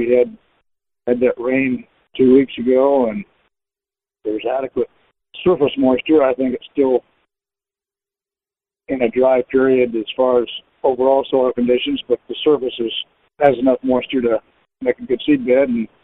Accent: Briggsville, Illinois, United States; and I'm from Briggsville, Illinois.

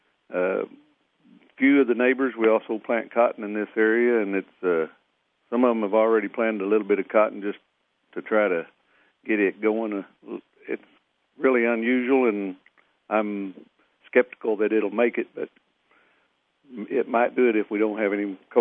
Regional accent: Dexter, Missouri, United States; from Dexter in southeast Missouri

